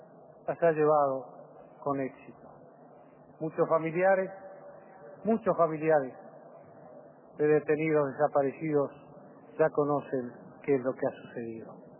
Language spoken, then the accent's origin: Spanish; Uruguay; Uruguayos somos todos uruguayos